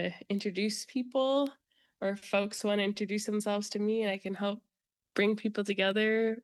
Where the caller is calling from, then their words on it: St. Paul, Minnesota, United States; I'm Dakota, enrolled in Sisseton Wahpeton Oyate, and I am speaking from St. Paul, Minnesota.